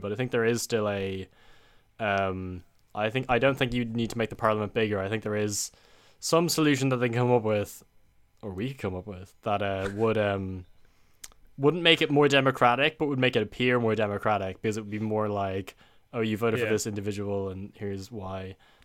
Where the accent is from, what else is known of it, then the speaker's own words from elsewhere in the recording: Ireland; now in United Kingdom; Especially like it's most apparent us living in the UK, because due to other agreements, we have full votes as Irish citizens in the UK elections.